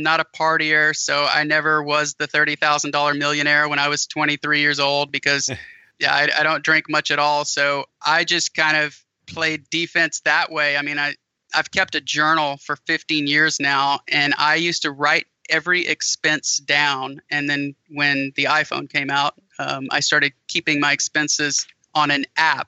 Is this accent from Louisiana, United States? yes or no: yes; Louisiana, United States; It's what we call in Louisiana land yap. I'm from Louisiana originally.